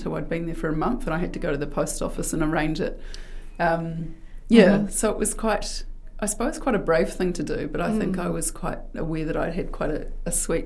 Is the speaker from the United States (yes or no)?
no; New Zealand; accent: Kiwi; I probably lost a bit of my strong Kiwi accent as well from travelling. But other people probably didn't know. They probably just thought I was just another Kiwi